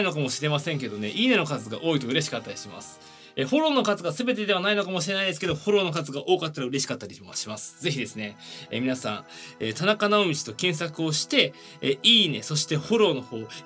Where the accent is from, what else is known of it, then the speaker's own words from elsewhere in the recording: Tokyo, Japan; 東京出身でございます。東京生まれの東京育ちですね。